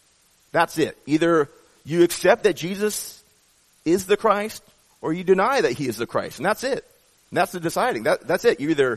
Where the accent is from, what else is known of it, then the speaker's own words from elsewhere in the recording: Seattle, Washington, United States; I've told you before, I grew up in Seattle, Washington.